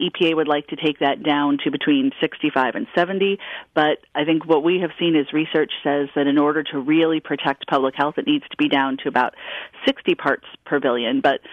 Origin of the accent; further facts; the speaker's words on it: Ashtabula, Ohio, United States; now in Columbus, United States; I'm a lifelong Ohio resident. I grew up in Ashtabula and living in Columbus right now.